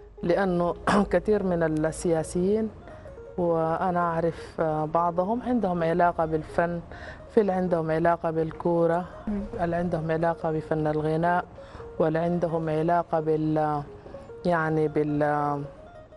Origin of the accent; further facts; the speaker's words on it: North, Sudan; انا حقيقه يعني من الشمال طبعا،